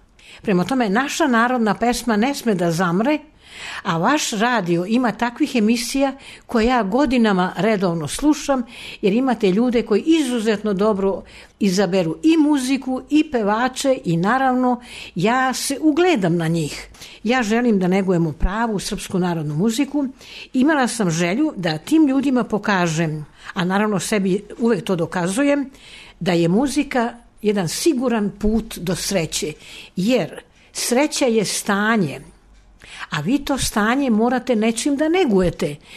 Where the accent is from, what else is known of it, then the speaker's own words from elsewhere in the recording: Belgrade, Serbia; iz Beograda sam